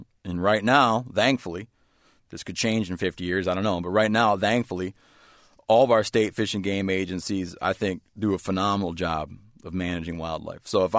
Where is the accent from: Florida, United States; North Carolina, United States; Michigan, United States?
Michigan, United States; When I was growing up, I grew up in Michigan.